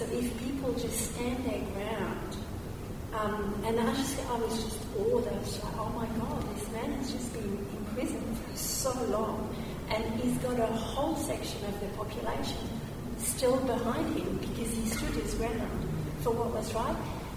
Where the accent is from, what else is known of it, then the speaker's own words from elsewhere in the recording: France; It took me back actually to when I was a kid growing up in France